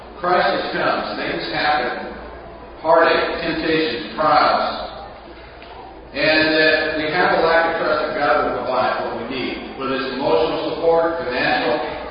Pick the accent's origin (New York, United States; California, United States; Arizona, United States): Arizona, United States; Sierra Vista; from Sierra Vista, Arizona. And I'm very glad to be here.